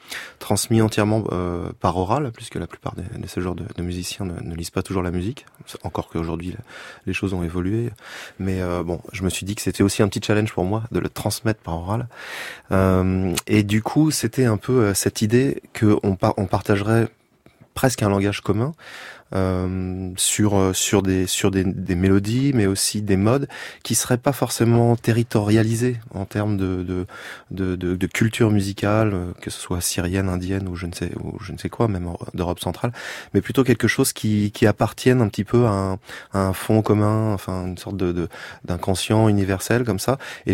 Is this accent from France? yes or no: yes; Nantes, Pays de la Loire, France; born there; Je suis français, je suis né à Nantes, je suis plutôt normand.